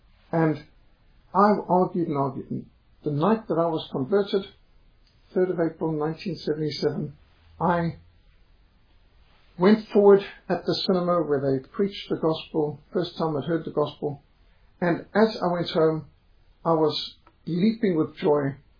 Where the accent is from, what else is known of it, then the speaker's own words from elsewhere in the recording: Zimbabwe; I said, I'm a Rhodesian. I'm not Englishman.